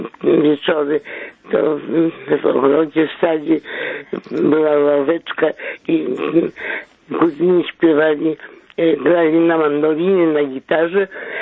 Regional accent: Lviv, Lviv Oblast, Ukraine; now in Wrocław, Poland; Ja się urodziłam we Lwowie i mieszkałam do czasu, kiedy nas nie deportowali na zachód. Także w tej chwili jestem w Wrocławianku, a urodzimy się w Lwowie.

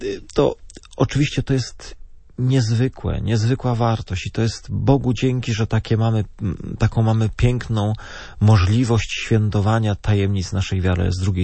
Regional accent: Opole, Opole Voivodeship, Poland; Ja akurat jestem z Opola

